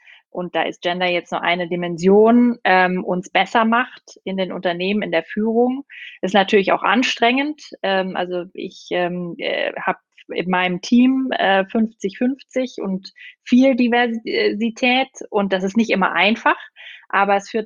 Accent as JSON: {"language": "German", "country": "Austria", "said": "Ich bin Österreicherin."}